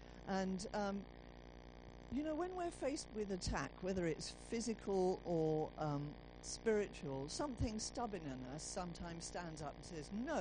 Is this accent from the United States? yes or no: no; South Africa; I come from South Africa, and I don't know if you know, but South Africa has been struggling for the last few years with drought.